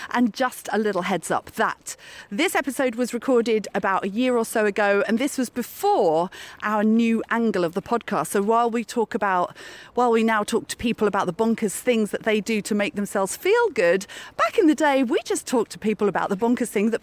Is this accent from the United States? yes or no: no; Wales, United Kingdom; I was brought up in the country, I was brought up in West Wales